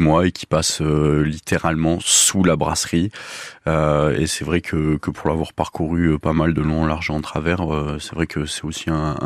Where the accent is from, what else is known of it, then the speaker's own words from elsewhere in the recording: Provence-Alpes-Côte d'Azur, France; Dans les Alpes-Maritimes.